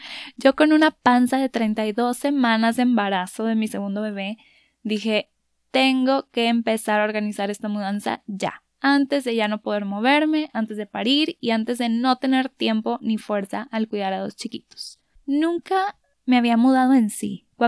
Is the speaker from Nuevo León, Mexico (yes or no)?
yes; Monterrey, Nuevo León, Mexico; moved away as an adult; now in San Luis Potosí, Mexico; yo soy de Monterrey y hace 2 años y medio mi esposo llegó a casa el día de nuestro aniversario número 5 para decirme que le estaban ofreciendo trabajo en San Luis Potosí.